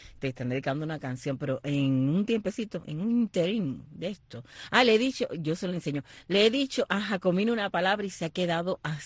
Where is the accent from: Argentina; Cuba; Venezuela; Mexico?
Cuba; yo soy cubana, yo no soy mexicana